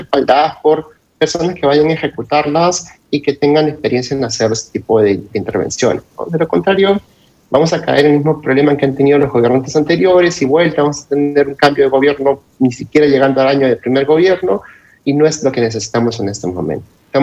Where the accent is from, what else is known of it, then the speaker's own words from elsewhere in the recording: Peru; y como peruanos tenemos que votar informados